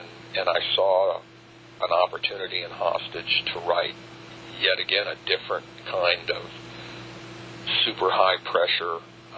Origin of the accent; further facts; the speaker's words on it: Baton Rouge, Louisiana, United States; I'm originally from Baton Rouge, so I have friends and family up there, too.